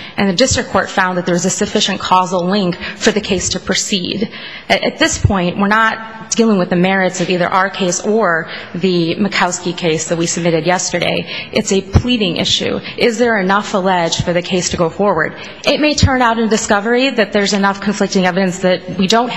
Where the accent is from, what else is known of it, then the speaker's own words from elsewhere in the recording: Midwest, United States; I'm a Midwesterner by you know